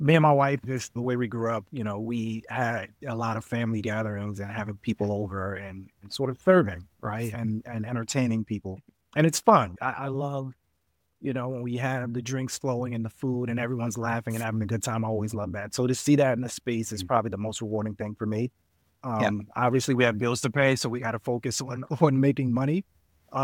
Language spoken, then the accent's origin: English; Philadelphia, Pennsylvania, United States; And, you know, we're from West Philly. We're from Philly. So we grew up on the Black culture that's in Philly.